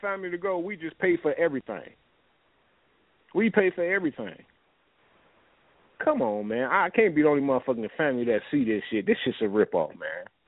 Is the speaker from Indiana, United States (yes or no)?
yes; Gary, Indiana, United States; I grew up in Gary. There's nothing else.